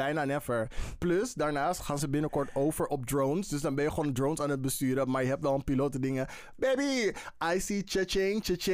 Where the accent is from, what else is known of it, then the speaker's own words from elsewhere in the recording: Amsterdam, North Holland, Netherlands; born there; Ik ben in Amsterdam geboren, dus ik ga precies nergens heen.